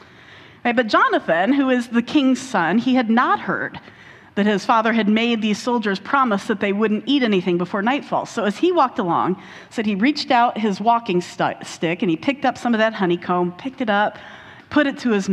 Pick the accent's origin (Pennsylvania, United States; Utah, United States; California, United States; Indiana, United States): Indiana, United States; Indianapolis; I grew up in Indianapolis, and so we would like to go hike in Brown County State Park.